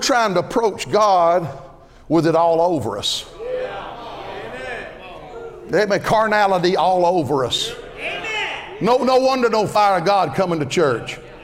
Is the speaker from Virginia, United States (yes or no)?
no; Georgia, United States; I was raised down in DeKalb County, Georgia. I remember when the churches of DeKalb County, Georgia made it a dry county.